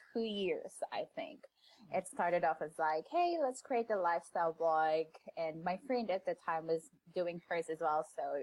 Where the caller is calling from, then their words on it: Wellington, New Zealand; It's standing to its reputation, i.e. being windy Wellington.